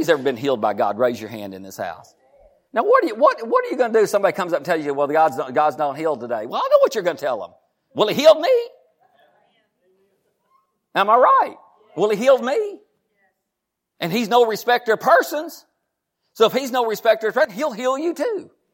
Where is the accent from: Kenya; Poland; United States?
United States; Texas; I mean, we're from Texas, but we still know what that means.